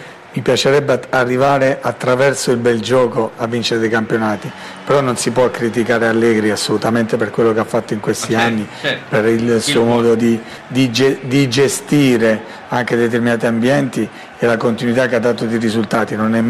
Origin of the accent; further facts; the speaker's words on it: Abruzzo, Italy; è una cosa che io odio proprio da abruzzese, non mi piacciono le persone che si piangono addosso.